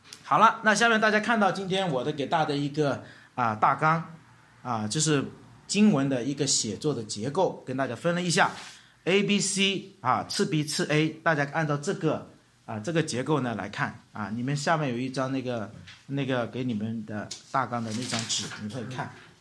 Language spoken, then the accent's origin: Chinese; China; 我们中国和这个犹太历很像